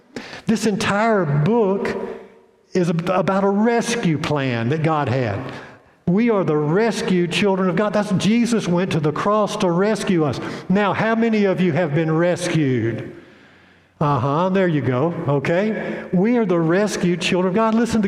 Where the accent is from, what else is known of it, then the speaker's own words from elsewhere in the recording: Bogalusa, Louisiana, United States; I might as well tell you, I'm from Bogalusa, Louisiana.